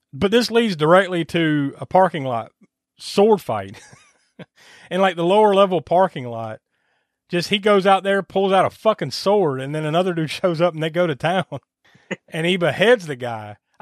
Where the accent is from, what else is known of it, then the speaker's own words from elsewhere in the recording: South Carolina, United States; I grew up in South Carolina. You know, I'm from the Carolinas